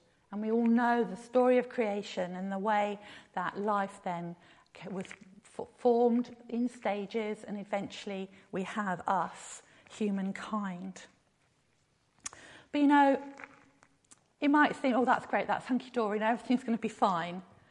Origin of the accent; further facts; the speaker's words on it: South West England, United Kingdom; I'm from Devon, and we've got a word there which isn't a word that we use everywhere, the word dimpsey.